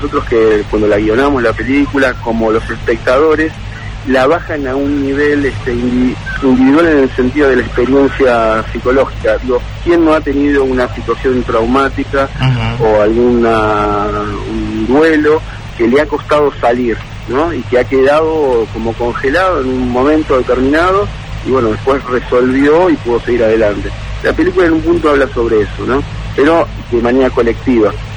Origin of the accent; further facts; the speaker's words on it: Buenos Aires, Argentina; Yo soy de Buenos Aires